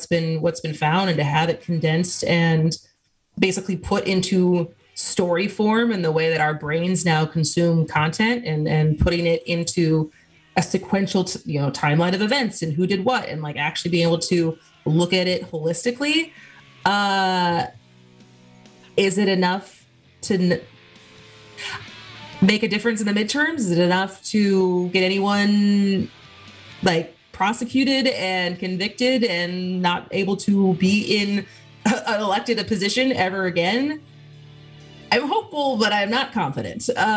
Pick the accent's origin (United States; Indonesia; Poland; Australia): United States; Wisconsin; from Asgos, Wisconsin